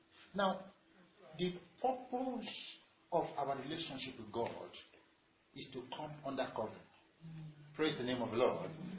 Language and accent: English; Nigeria; now in Kenya; when we come from Nigeria, you come here, you get that.